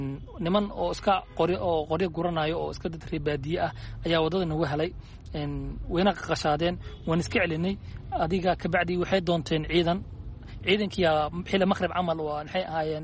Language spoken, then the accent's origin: Somali; Mogadishu, Banadir, Somalia; moved away; Waxay ahayd sanadkii 2008-kii, waxaan joogay Muqdisho, waxaan ahaa reer Muqdisho, waxaan ka baxay si sharci darro ah.